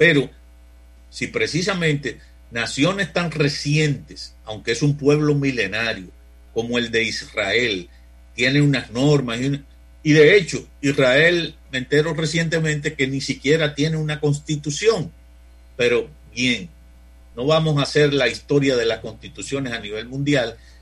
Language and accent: Spanish; Dominican Republic; para que efectivamente la convivencia de todos nosotros como pueblo dominicano, en este caso, realmente se preserve.